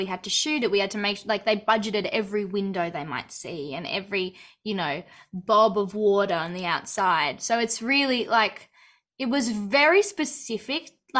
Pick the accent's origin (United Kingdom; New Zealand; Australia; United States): Australia; So my state, my home state and the state we were filming in, the borders were closed.